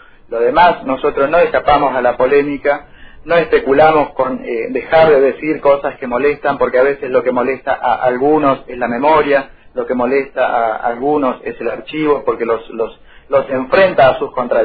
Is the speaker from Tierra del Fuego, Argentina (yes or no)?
yes; Tierra del Fuego, Argentina; En toda la Argentina, pero en Tierra del Fuego singularmente, que somos la capital de Malvinas, somos el gobierno de Malvinas, somos la intendencia de Malvinas